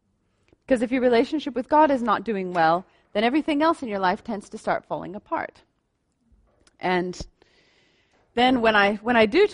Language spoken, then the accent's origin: English; United States; now in Helderberg, South Africa; in the States, we tell everyone we're an African-American couple, you see, because he's African and I'm American.